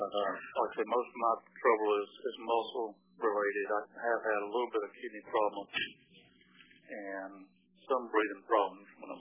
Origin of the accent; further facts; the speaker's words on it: Augusta, Georgia, United States; I'm from Augusta, Georgia. I'm 42, and I was diagnosed officially last year in Atlanta at the Horizon Molecular Medicine.